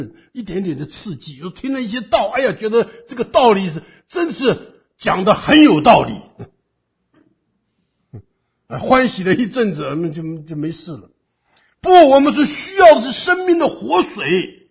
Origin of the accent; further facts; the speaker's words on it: China; 因为我们中国人很喜欢在后园里面开点菜园